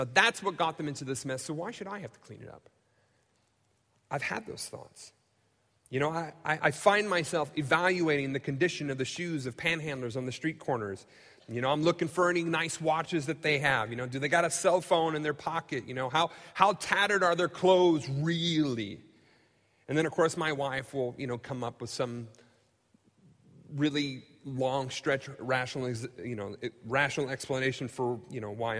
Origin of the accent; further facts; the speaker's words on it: United States; because I've grown up in the United States. I love being an American. I love this country.